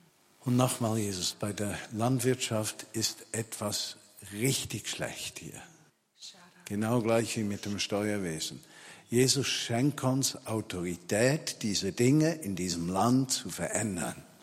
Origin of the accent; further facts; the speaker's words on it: Switzerland; als Schweizer hast du mich berufen, Deutschland zu lieben